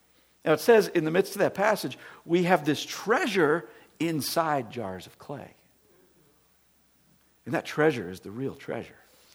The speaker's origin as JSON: {"language": "English", "town": "Tampa", "region": "Florida", "country": "United States", "tie": "born or raised there", "moved": "as an adult", "lives_now": "St. Louis, United States", "said": "I grew up in Florida. I grew up in the Tampa, St. Pete area. I left when I was 18 years old. I go back to visit once in a while. I have lived in St. Louis basically since I was 21 years old with a small gap of time."}